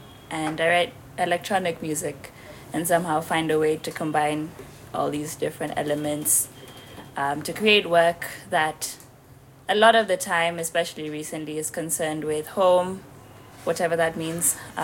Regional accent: Nairobi, Kenya; I am a composer from Nairobi, Kenya. Although I spend my time between New York, Maryland, during this pandemic, and Nairobi.

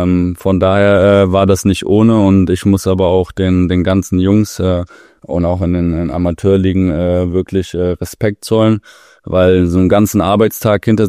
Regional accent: Kassel, Hesse, Germany; born there; ich komme gebürtig aus Kassel, meine Familie lebt komplett in Kassel.

